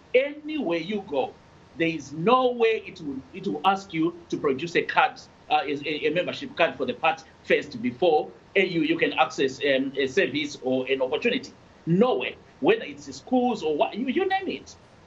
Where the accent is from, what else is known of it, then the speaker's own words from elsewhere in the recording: Mashonaland, Zimbabwe; I come from Mashonaland, but I don't think it matters, right?